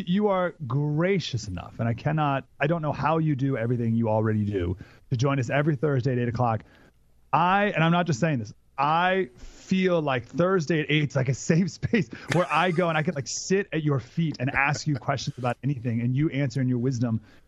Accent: Syracuse, New York, United States; I grew up in Syracuse, New York. I was a swimmer my whole life.

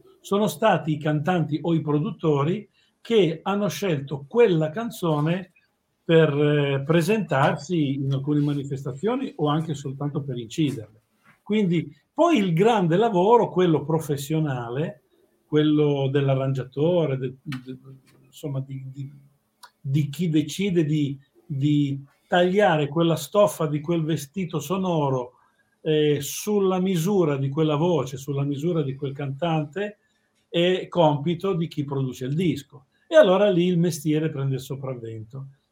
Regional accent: Liguria, Italy; per tutti noi che siamo cresciuti in Liguria e in qualche maniera ci sentiamo schivi, ma al tempo stesso anche fieri, no? di essere cresciuti in questa

